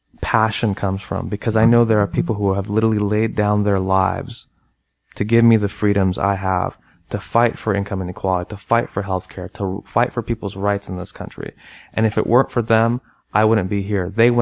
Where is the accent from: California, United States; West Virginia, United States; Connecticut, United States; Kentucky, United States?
California, United States; San Diego; born there; I was born in San Diego and I grew up in a war zone.